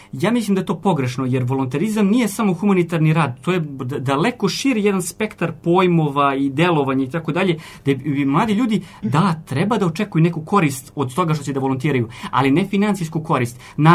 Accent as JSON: {"language": "Serbian", "town": "Mitrovica", "region": "Mitrovica District", "country": "Kosovo", "tie": "born or raised there", "said": "ja sam rođen u Mitrovici, odrastao, ženio se, sve sam uradio, sve što je vezano za moj život je vezano za Kosovsku Mitrovicu"}